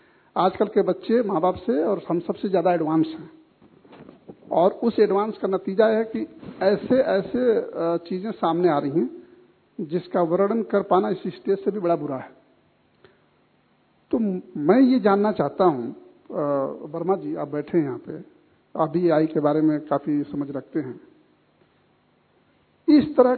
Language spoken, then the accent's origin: Hindi; Varanasi, Uttar Pradesh, India; बनारस एक शहर है, बनारस बहुत अच्छी शहर है, मैं बनारस का रहने वाला हूं